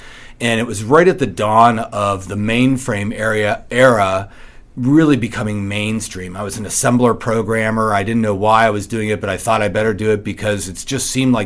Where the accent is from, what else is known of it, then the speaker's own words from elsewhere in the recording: Youngstown, Ohio, United States; Sure. Well, I'm from Youngstown, Ohio, from Boardman, graduate Boardman High School.